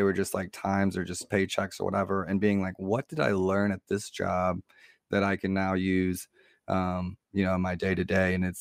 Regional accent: United States; I'm not an immigrant. I'm obviously white, as you can see in that way. And I'm American.

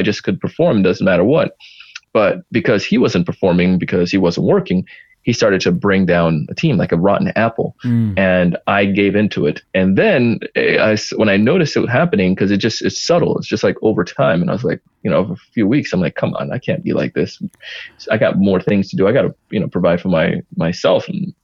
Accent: Jamaica; when you run track, as you know, I did track being Jamaican

